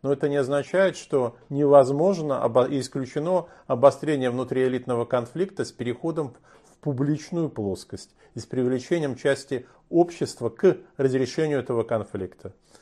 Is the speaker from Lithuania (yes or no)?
no; Estonia; Я сам из Эстонии.